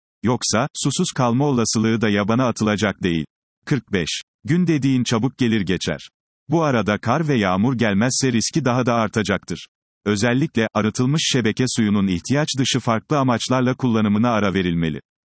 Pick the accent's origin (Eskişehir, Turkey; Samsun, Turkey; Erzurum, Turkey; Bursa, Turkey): Bursa, Turkey; Altepe'yi biz de bir Bursalı olarak kutluyoruz.